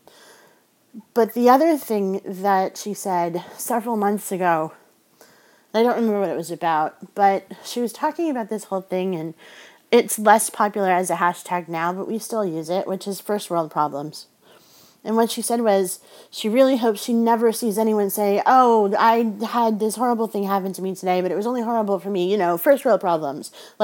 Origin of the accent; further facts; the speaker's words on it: California, United States; also born or lived in New Jersey / Colorado / South Dakota; I grew up everywhere. I was born in New Jersey. I lived in Colorado for a while. I lived in California for the bulk of my teen years. And then I moved to South Dakota when I got married.